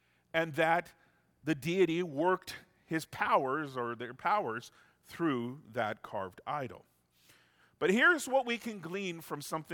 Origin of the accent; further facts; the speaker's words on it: Simcoe, Ontario, Canada; You know, growing up in Simcoe, as a teenager, I hated this so much. Simcoe's one of those towns where people have lived there a long time. My family lived there for a fairly long time.